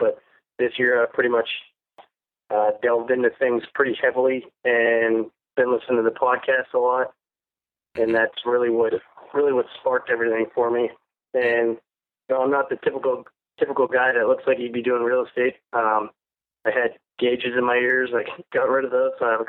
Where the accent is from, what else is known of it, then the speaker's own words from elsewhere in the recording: Erie, Pennsylvania, United States; So I'm from Erie, Pennsylvania, right on the lake. I grew up racing motocross